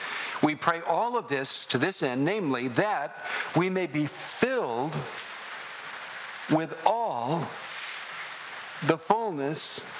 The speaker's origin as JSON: {"language": "English", "country": "United States", "said": "Now, I'm an American, but I would never say I am in George Washington."}